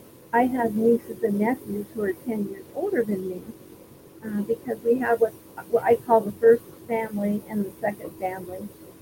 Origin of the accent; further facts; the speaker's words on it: Juliaetta, Idaho, United States; Julietta, now that I've lived in cities, when I look back at my hometown, a population of 368 when I was there, seems like it was just all one big neighborhood.